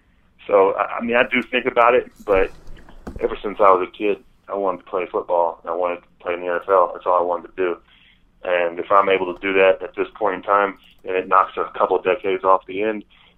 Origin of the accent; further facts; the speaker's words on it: Birmingham, Alabama, United States; I'm quite the conundrum coming out of Alabama. I'm from Birmingham, which is, I guess that's the biggest city we have in Alabama.